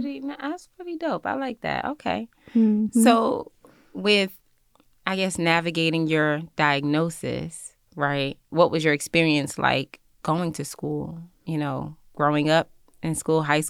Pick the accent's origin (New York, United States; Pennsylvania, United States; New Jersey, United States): New York, United States; Brooklyn; Okay, I understand. I'm from East New York, so.